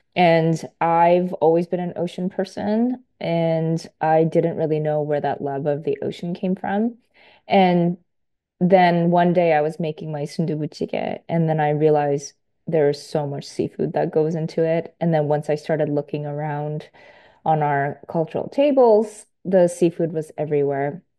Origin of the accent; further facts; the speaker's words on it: British Columbia, Canada; also born or lived in Halifax; Yeah, so I grew up on the West Coast. And, you know, I've always known that there's incredible fisheries out on this coast.